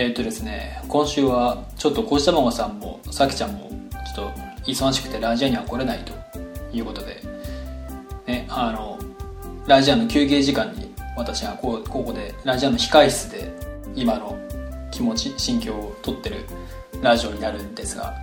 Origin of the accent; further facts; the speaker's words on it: Sendai, Miyagi, Japan; now in Tokyo, Japan; 僕もあの仙台に帰ったんですけど